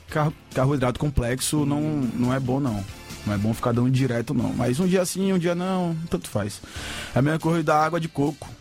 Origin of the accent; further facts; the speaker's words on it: Ilhéus, Bahia, Brazil; não aqui em Salvador, mas na outra cidade, né, que eu sou natural de Ilhéus